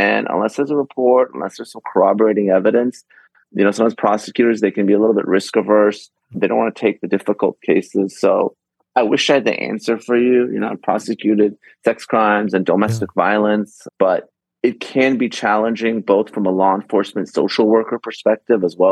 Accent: California, United States; here in my home state of California, they've done documentaries on this

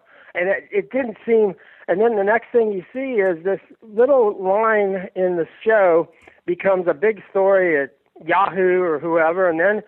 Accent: Kentucky, United States; I grew up in Kentucky, I really, really liked the fans in Knoxville

